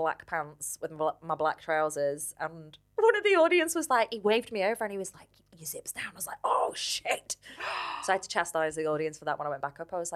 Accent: Bradford, Yorkshire and the Humber, United Kingdom; now in Leeds, United Kingdom; Yeah, so I'm from Bradford. I live in Leeds, but I'm from Bradford and I'm so proud of it.

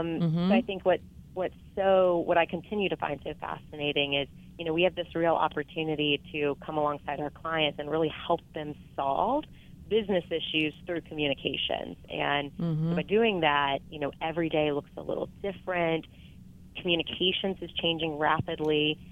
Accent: Georgia, United States; You know, I grew up in Georgia. I went to school at Mercer University in Macon, and I applied to and enrolled in the business school

